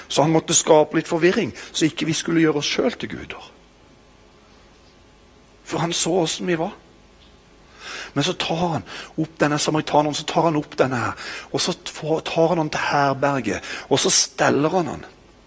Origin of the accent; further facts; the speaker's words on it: Kristiansand, Agder, Norway; Så flyttet jeg hjem til Kristiansand, det er jo der jeg kommer fra.